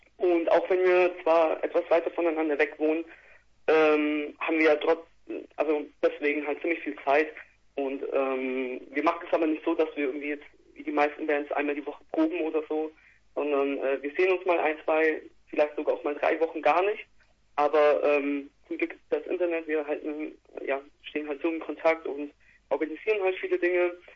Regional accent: Nuremberg, Bavaria, Germany; now in Leipzig, Germany; Leipzig kommen und ich aus Nürnberg

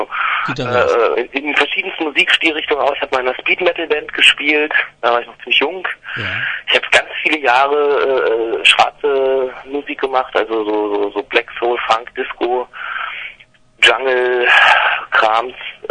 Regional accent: Berlin, Germany; Ich komme aus Berlin, ich komme aus West-Berlin sogar. Das muss ich mal betonen. Davon gibt es nur noch ganz wenige hier. Ich komme aus Berlin, ich lebe in Berlin und ja, war auch noch nie woanders.

